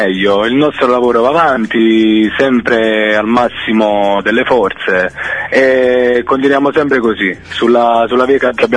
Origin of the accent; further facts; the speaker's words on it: Persano, Campania, Italy; Io sono originario di Persano